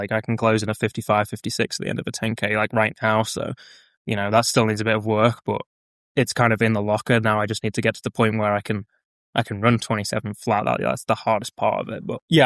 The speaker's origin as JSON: {"language": "English", "region": "Florida", "country": "United States", "said": "you only know me because I'm from Florida."}